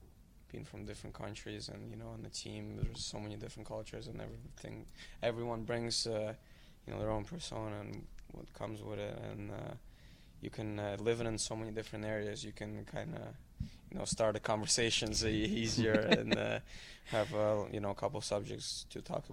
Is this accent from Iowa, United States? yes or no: no; Milwaukee, Wisconsin, United States; born there; also born or lived in Germany / Switzerland / Italy / Moscow, Russia; but I was born in Milwaukee, went to, lived in Germany, Switzerland, Italy, then 10 years in Moscow, then played in minor midget in Chicago, and then in Canada